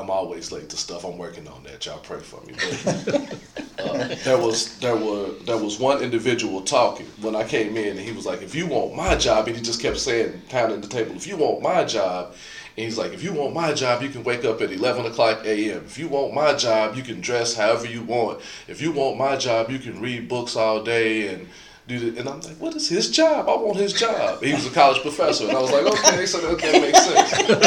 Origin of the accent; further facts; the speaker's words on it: Hopkinsville, Kentucky, United States; As a child, I grew up in Hopkinsville, Kentucky, small town.